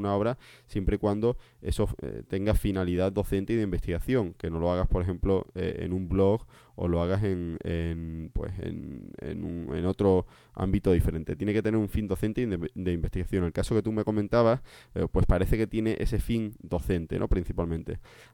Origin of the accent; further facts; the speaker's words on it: Cádiz, Andalusia, Spain; además de mi tierra, de Cádiz.